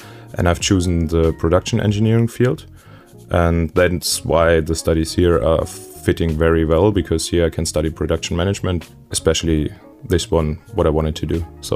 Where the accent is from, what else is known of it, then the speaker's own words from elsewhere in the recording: Quiddelbach, Rhineland-Palatinate, Germany; born there; English is a second language; I was born in a small village called Quiddelbach and it's really small because there are only 300 people living there. But for the last years I moved to Aachen to study. I'm living there for the last 6 years.